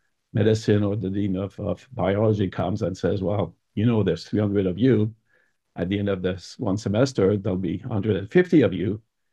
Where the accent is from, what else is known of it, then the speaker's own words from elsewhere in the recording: Quebec, Canada; So I was born in Quebec in a small town where there's a lot of agricultural stuff. So I was raised on a pig farm and a mink farm.